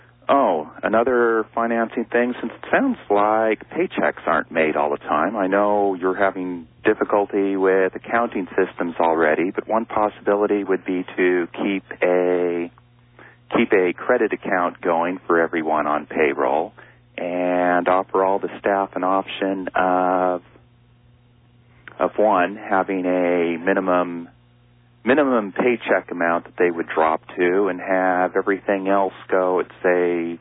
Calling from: Los Angeles, California, United States; I'm calling from Los Angeles.

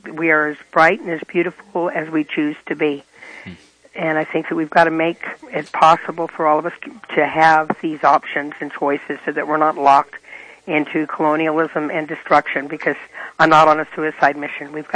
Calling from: Laytonville, California, United States; I'm also from Laytonville, and my children have graduated from there.

